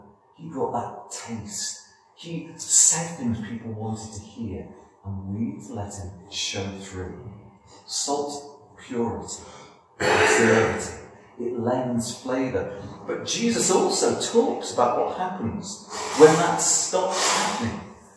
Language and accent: English; Liverpool, North West England, United Kingdom; accent: Liverpool; I've said before that I grew up in Liverpool. You can still hear that Liverpoolian twang in my voice ever so slightly.